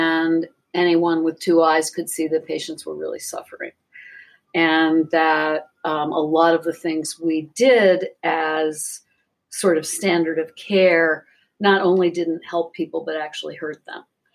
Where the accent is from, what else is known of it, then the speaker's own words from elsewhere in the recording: Chicago, Illinois, United States; also born or lived in Princeton, New Jersey / Baltimore; I was born in Princeton, New Jersey, because my dad was there getting his PhD. And then we moved to Baltimore. And then when I was five, we moved to the south side of Chicago, to Hyde Park, where I grew up and graduated from high school.